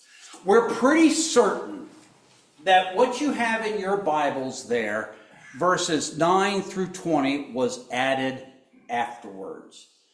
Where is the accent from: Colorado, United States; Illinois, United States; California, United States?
Illinois, United States; Chicago; No, I'm not. I'm from Chicago. I just speak funny.